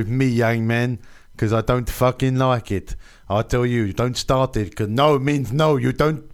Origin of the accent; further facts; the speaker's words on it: Johannesburg, Gauteng, South Africa; And I come from Johannesburg.